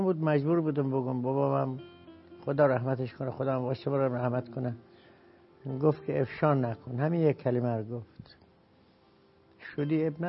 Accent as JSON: {"language": "Persian", "town": "Sarakhs", "region": "Razavi Khorasan", "country": "Iran", "tie": "born or raised there", "also_born_or_lived": "Mashhad", "said": "در اصل بچه فردوسی مشهد بزرگ شده سرخس"}